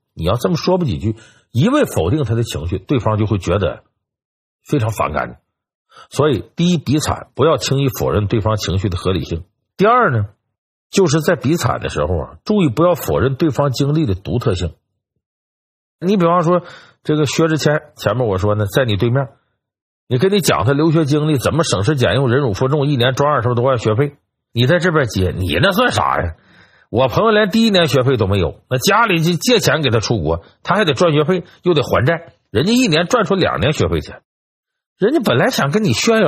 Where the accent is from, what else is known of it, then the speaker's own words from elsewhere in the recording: China; 我们中国人咱不客气点说